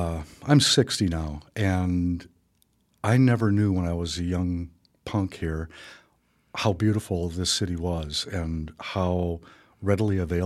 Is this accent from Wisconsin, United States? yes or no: yes; Milwaukee, Wisconsin, United States; also born or lived in Wausau; I'm originally from Milwaukee, and back in the 70s when my father died, my mother's relatives are all from the Medford area, and she was familiar with Wausau.